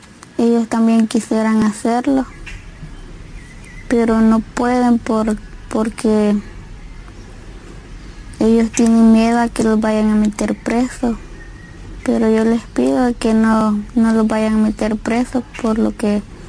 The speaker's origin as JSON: {"language": "Spanish", "region": "Usulután", "country": "El Salvador", "said": "tengo 22 años y soy de Usulután."}